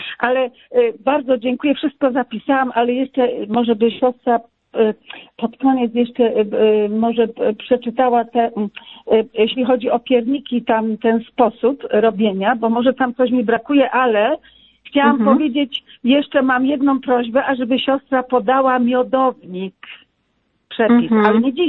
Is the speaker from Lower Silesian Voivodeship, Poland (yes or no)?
no; Poznań, Greater Poland Voivodeship, Poland; bo ja jestem z Poznania